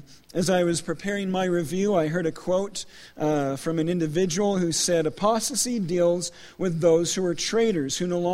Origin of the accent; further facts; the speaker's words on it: Provo, Utah, United States; I grew up in Provo